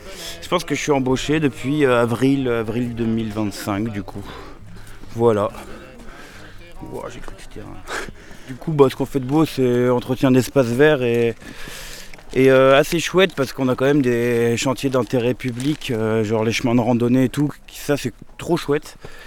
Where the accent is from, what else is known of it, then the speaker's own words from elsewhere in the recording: Pays de la Loire, France; Moi je viens de Vendée.